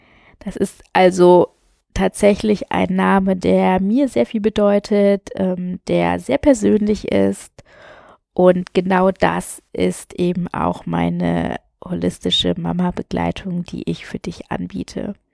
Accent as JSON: {"language": "German", "country": "Germany", "tie": "born or raised there", "also_born_or_lived": "India", "said": "Ich bin in Indien geboren, ich bin adoptiert worden und bin mit einem Jahr nach Deutschland gekommen und bin dann hier aufgewachsen"}